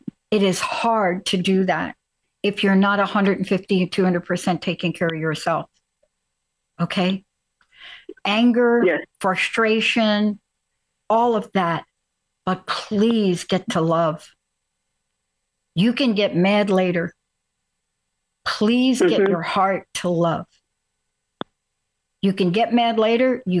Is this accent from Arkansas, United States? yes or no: no; Bronx, New York, United States; I knew, because I'm from the Bronx.